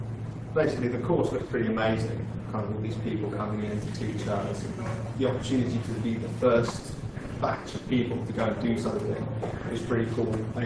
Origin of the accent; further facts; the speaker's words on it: England, United Kingdom; I come from England. I live in Cornwall, which is in the southwest, a little boot bit, just uphill from the beach